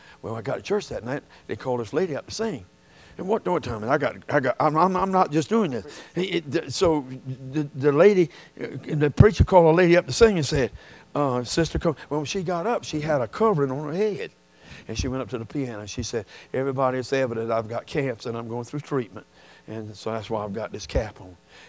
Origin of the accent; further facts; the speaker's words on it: Cottageville, South Carolina, United States; now in St. Stephen, United States; I'm from Cottageville. St. Stephen now, which is maybe a step above.